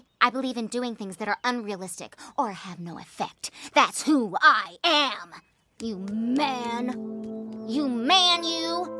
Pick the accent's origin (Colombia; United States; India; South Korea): United States; Bible Belt; growing up in the Bible Belt as I did, I was not abnormal. In fact, if you didn't believe in God, you were abnormal. So when I moved to New York